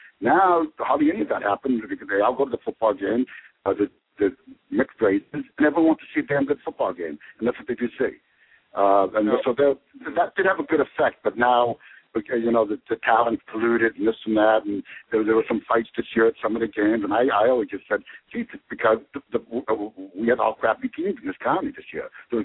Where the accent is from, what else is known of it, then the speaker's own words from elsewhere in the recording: Boston, Massachusetts, United States; now in Ohio, United States; I watched when I grew up in Boston before I moved out in Ohio.